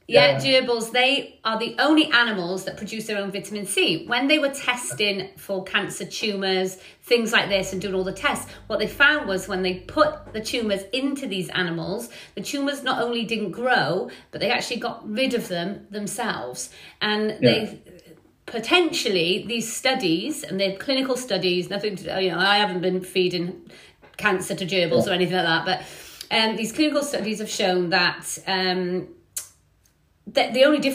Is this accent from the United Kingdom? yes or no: yes; United Kingdom; That's so true. We're so British, aren't we?